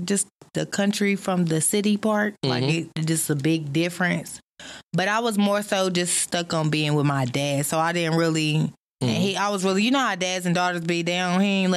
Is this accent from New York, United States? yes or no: yes; New York, United States; I'm from New York, so.